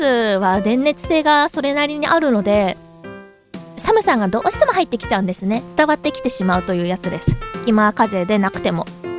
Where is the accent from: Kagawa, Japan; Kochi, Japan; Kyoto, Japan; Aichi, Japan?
Aichi, Japan; Nagoya; 名古屋って、名古屋出身なんですけど